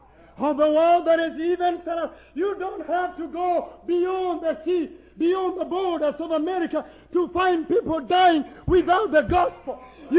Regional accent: Kenya; okay? Amen. And I come from Kenya. That is in East Africa. I'll be headed home here shortly.

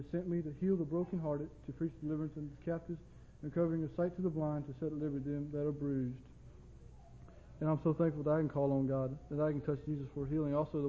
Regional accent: Manassas, Virginia, United States; I want to be a missionary right in my home church, my hometown, right here in Manassas, Virginia.

